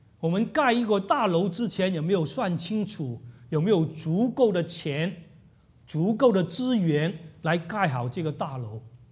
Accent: China; 我在想，除非从我们中国人来说，从我们华人来说，非常刺耳的一句话

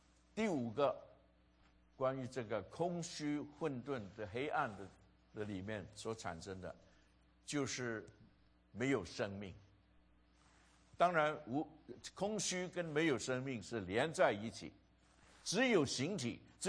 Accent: China; 虽然我们中国人的哲理里面希望能够难得糊涂

